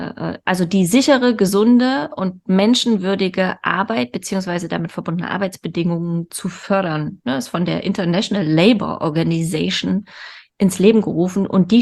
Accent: East Germany, Germany; Ich komme aus dem Osten. Bei uns ist immer gruselig.

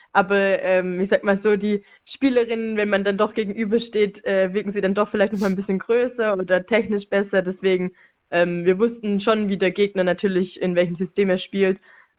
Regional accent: Swabia, Germany; Ich komme ja auch hier gar nicht von so weit her. Ich komme ja aus dem Schwabenland, fahre 1,5 Stunden zu meinen Eltern

